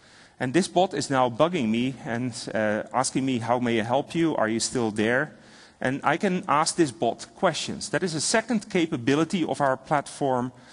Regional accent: Netherlands; first language Dutch; English is a second language; I'm a Dutch-speaking person, right? I come from the Netherlands.

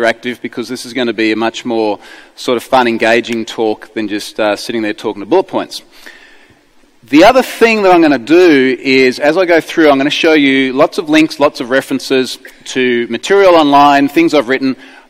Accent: Gold Coast, Queensland, Australia; I'm from the Gold Coast.

